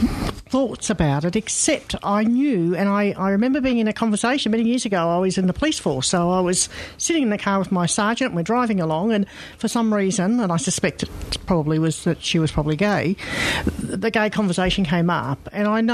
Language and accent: English; Australia; born there; Yeah, both of us, my husband and I. I was born in Australia, but he was born over there.